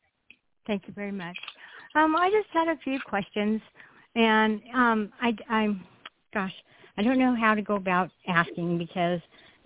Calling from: California, United States; And like you said, I'm calling from California.

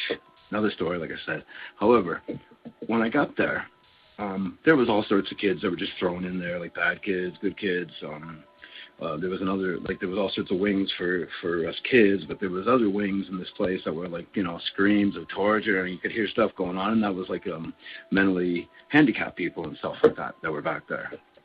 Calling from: Calgary, Alberta, Canada; I'm calling from Calgary, Alberta.

